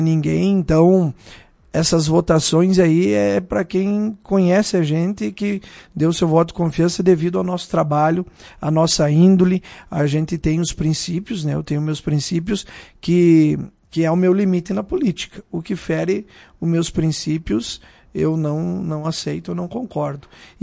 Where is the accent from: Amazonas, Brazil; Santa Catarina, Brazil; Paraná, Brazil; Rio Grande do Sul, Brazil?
Rio Grande do Sul, Brazil; Vacaria; Eu sou natural de Vacaria.